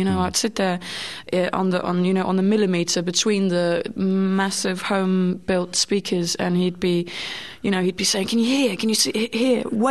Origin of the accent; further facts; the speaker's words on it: Denmark; English is a second language; In my hometown in Denmark, there is a shop called The Head Shop.